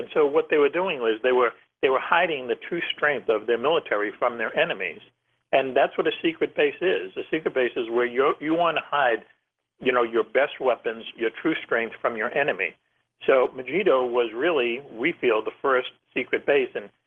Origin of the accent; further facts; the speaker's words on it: Boston, Massachusetts, United States; Somebody that I know that I grew up with in Boston, I've known since grade school